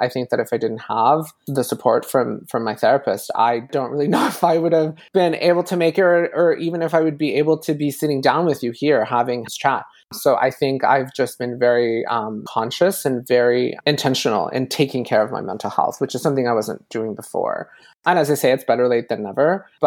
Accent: Mexico City, Mexico; also born or lived in Chicago, United States; now in Canada; I was born in Mexico City. Both my parents are Mexican. I grew up between Canada and Mexico. I recently moved back to Canada, actually. I was living in Chicago for about 6 years. And so now I split my time between Montreal and Matane, here in the province of Quebec.

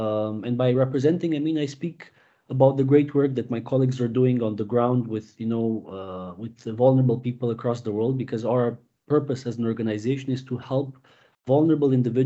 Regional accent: Transylvania, Romania; English is a second language; I'm originally from Romania, from a beautiful part of the country called Transylvania

